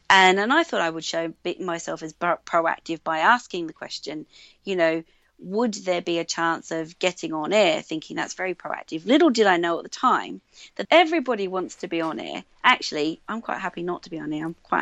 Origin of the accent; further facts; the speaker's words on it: Australia; accent: Australian; And so my Australian accent seems to pass muster now.